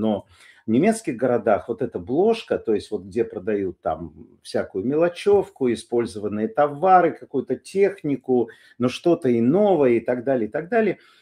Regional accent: Ukraine; я как человек из Украины, в первую очередь я вам рассказываю, чем живет Украина

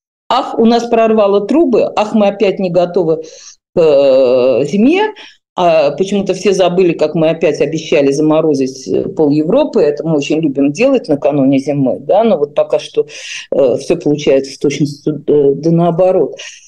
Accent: Saint Petersburg, Russia; как жителю и уроженцу города Петербурга

